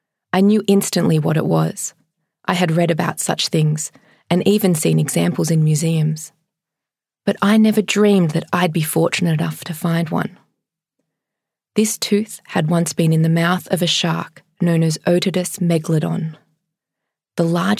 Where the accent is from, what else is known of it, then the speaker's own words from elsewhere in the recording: Victoria, Australia; In my home state of Victoria, floods ripped through the landscape, carrying away soil and crops and livestock